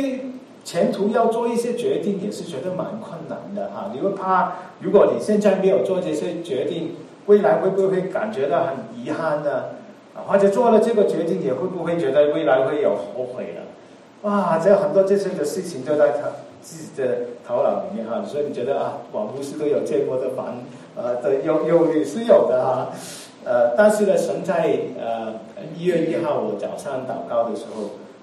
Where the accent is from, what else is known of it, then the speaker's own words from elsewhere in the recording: Hong Kong; moved away as an adult; 在我来自香港的这个地方过去半年也面对很大的巨大的一个变化看到自己这家园变成这样那么多的事情困难心里面总是虽然住在外国